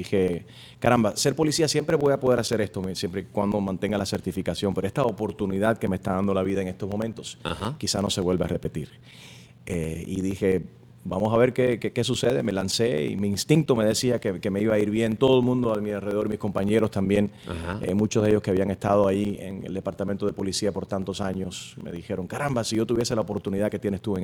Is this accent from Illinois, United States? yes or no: yes; Chicago, Illinois, United States; born there; yo soy americano, criado a los cubanos, nací aquí en Chicago